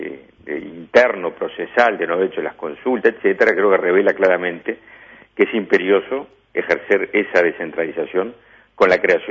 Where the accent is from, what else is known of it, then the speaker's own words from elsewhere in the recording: Montevideo, Uruguay; las que provenimos de familias de Montevideo